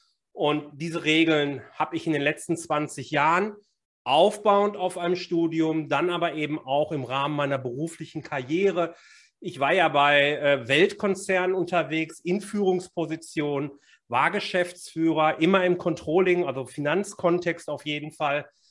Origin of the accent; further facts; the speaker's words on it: Bochum, North Rhine-Westphalia, Germany; born there; accent: Bochum slang; now in Haltern am See, Germany; 49 Jahre, wohne mit meiner Familie am nördlichen Rand des Ruhrgebiets, Haltern am See, bin gebürtiger Bochumer, kommt auch in meinem Slang immer mal wieder ein bisschen durch